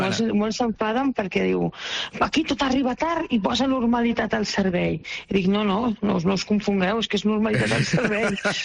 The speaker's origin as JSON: {"language": "Catalan", "town": "Tarragona", "region": "Catalonia", "country": "Spain", "said": "Jo soc de Tarragona, treballo a Barcelona"}